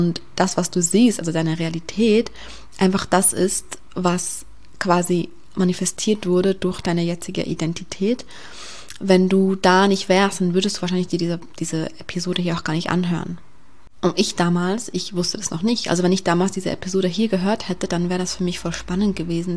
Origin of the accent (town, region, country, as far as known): Switzerland; born or raised there; moved away as an adult